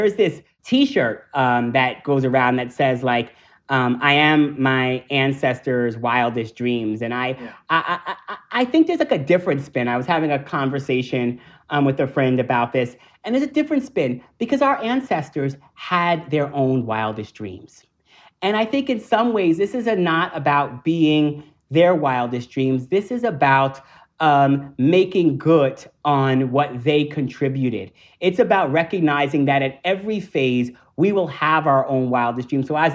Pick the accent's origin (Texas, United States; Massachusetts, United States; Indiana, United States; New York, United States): New York, United States; you know, I'm a New Yorker